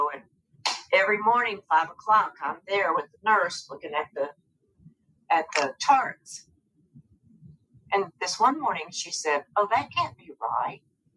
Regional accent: Texas, United States; Well, Bronwyn, I'm from Texas, so bold is not hard for me.

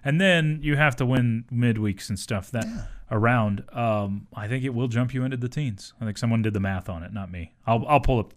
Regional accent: United States; I am an American.

